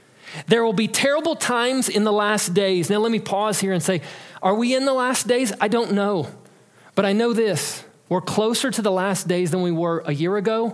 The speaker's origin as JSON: {"language": "English", "region": "Kansas", "country": "United States", "tie": "born or raised there", "said": "Growing up in Kansas, we had tornado warnings that would sound when a tornado was coming."}